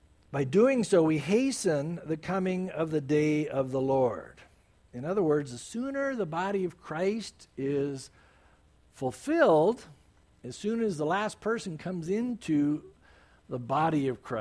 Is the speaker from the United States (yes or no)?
yes; San Diego, California, United States; I remember growing up in San Diego, I surfed, you know, and then when I got saved